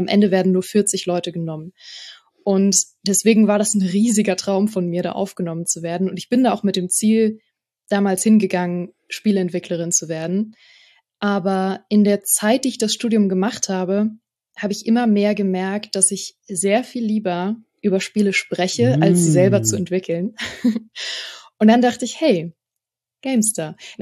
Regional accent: Berlin, Germany; born there

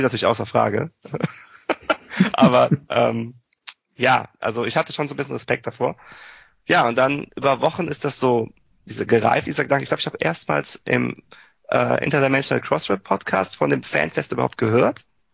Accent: Cologne, North Rhine-Westphalia, Germany; ich komme aus Köln.

